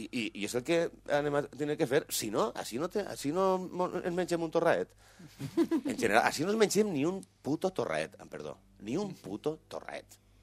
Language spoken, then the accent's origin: Catalan; Montcada, Valencian Community, Spain; jo soc de Montcada i tinc una mena de fonètica i no, que no té res a veure en la del Coll.